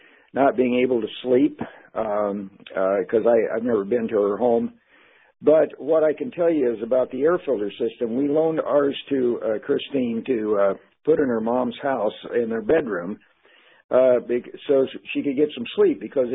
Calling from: Oregon, United States; Well, I'm calling from Oregon.

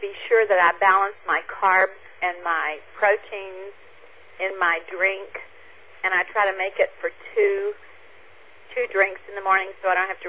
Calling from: Horseshoe Bay, Texas, United States; from Horseshoe Bay, Texas.

